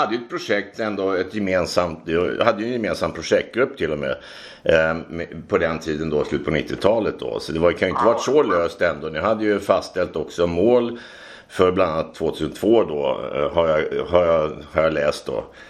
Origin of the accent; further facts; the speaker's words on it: Sweden; Jag kan bara lägga till då att jag är en vanlig svensk alltså privatperson som ringer här nu